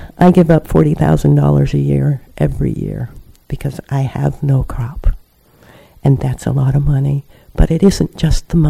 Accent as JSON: {"language": "English", "town": "Elk River", "country": "United States", "said": "I'm from Elk River. I represent myself and my neighbors, Elk River Residents Association."}